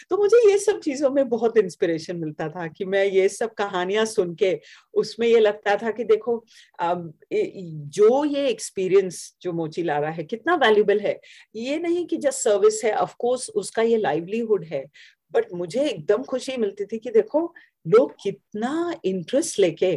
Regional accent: Mumbai, Maharashtra, India; तो मेरा बचपन तो मुंबई में था, मेरी मम्मी तो अभी भी मुंबई में रहती है

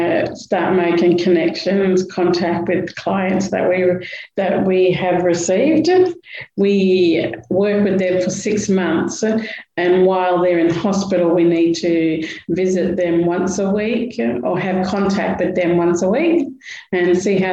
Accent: Norseman, Western Australia, Australia; I'm a Ngadju Yamaji woman, and I come from Norseman.

